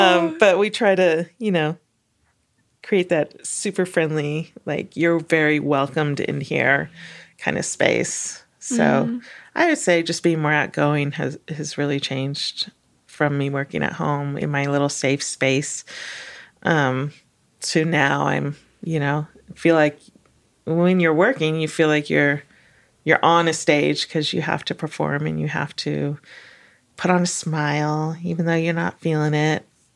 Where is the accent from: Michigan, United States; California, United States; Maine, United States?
California, United States; As a Californian, we don't tend to talk to strangers so much.